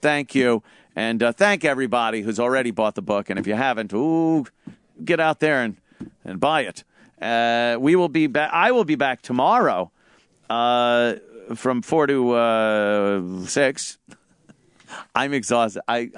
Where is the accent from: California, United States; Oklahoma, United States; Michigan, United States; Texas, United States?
California, United States; there's a lot of great stories in there about my dad and growing up in California and the debauchery that took place out there.